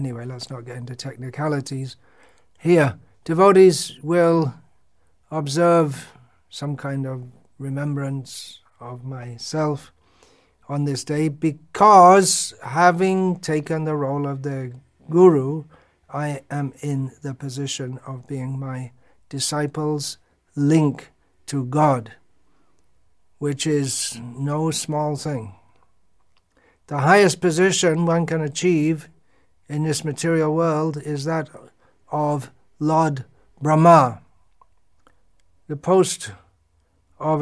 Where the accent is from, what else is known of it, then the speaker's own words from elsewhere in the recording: England, United Kingdom; when I was growing up, when this body was growing up in England, 65 was the retirement age.